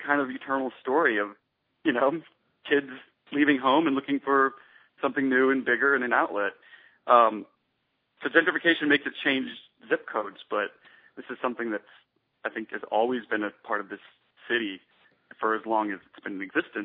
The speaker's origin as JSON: {"language": "English", "region": "the South", "country": "United States", "said": "I'm originally from the South"}